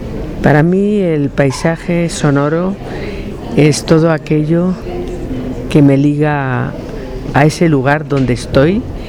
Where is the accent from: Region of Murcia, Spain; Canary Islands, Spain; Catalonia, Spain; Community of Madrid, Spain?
Canary Islands, Spain; Las Palmas de Gran Canaria; born there; yo nací en Las Palmas de Gran Canaria, pero nací porque fui concebida en el Sáhara, en África. Y yo siempre digo que soy nómada.